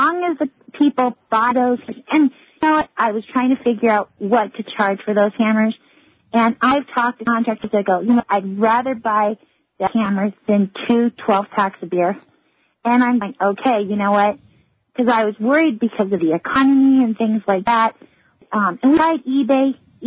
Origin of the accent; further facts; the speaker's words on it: Los Angeles, California, United States; I'm from Los Angeles, and I know, you know, you where you are, but, you know, Los Angeles is big.